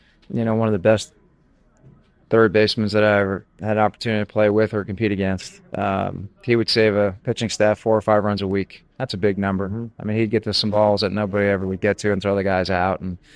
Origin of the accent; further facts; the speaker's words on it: New York, United States; Well, I mean, growing up in Long Island, a small little town